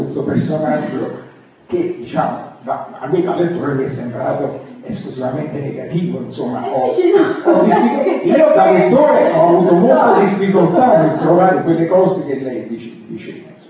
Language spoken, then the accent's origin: Italian; Naples, Campania, Italy; now in Florence, Italy; io sono napoletano, quindi sono da poco a Firenze